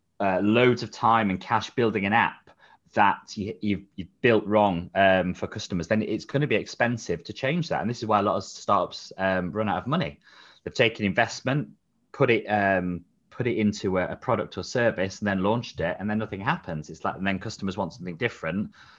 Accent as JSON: {"language": "English", "town": "Doncaster", "region": "Yorkshire and the Humber", "country": "United Kingdom", "lives_now": "Nottingham, United Kingdom", "said": "So I'm in Nottingham and I'm from Doncaster originally. So coming from Doncaster, the idea of like starting a business and finding an investor, like it's not, it wasn't even an option."}